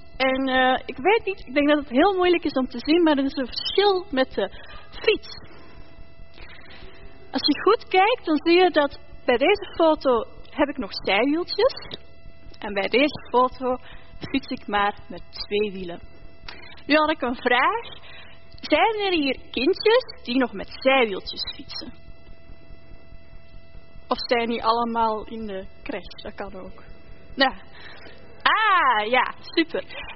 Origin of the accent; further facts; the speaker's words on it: Belgium; Misschien herkennen jullie aan de kledingstijl dat ik ben opgegroeid in de jaren 90. Belgische nummerplaat, opgegroeid in België.